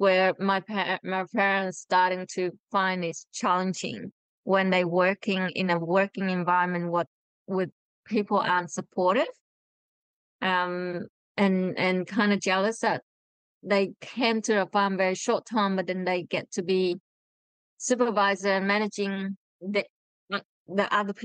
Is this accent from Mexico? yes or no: no; Vietnam; English is a second language; now in Australia; we are refugee migrated from Vietnam to Australia in 1994 when we arrived into Australia after stay at the refugee camp for 4 years